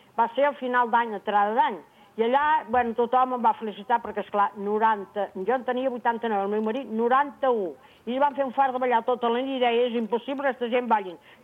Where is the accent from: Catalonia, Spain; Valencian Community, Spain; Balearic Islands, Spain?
Catalonia, Spain; Sant Sadurní d'Anoia; que jo soc de Sant Sadurní. Soc de Sant Sadurní, jo, eh?